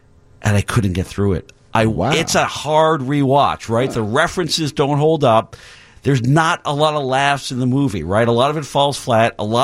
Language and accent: English; Montreal, Quebec, Canada; I'm Canadian. I grew up in Montreal